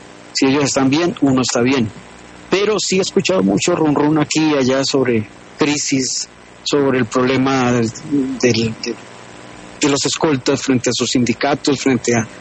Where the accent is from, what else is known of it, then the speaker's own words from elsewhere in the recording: Colombia; Tratando como todo colombiano de ganarme la vida